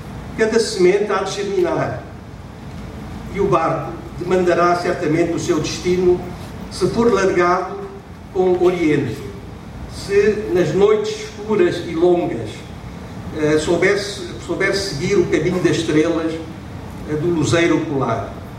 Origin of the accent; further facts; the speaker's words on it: Macau; quando falo de Macau, minha terra, da minha família, vive há 10 gerações.